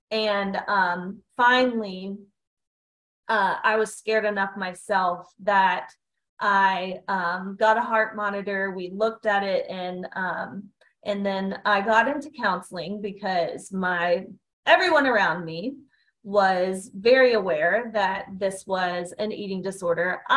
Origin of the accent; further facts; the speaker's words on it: Georgia, United States; I'm from Georgia.